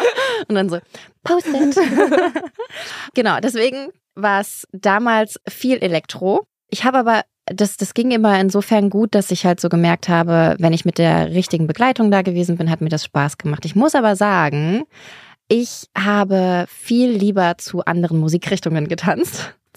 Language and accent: German; Erfurt, Thuringia, Germany; Also das gab es bei uns auf dem Dorf gar nicht so richtig. Auf dem Dorf. In Erfurt, da wo ich herkomme.